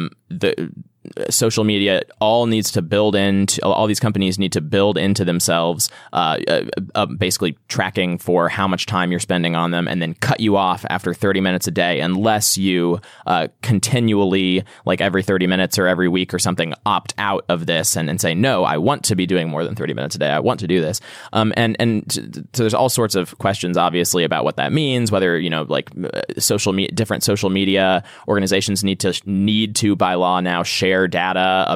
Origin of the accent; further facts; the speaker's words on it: Missouri, United States; from my home state of Missouri